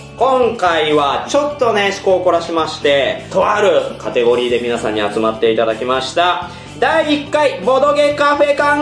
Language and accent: Japanese; Tokushima, Japan; 私、徳島出身なんでね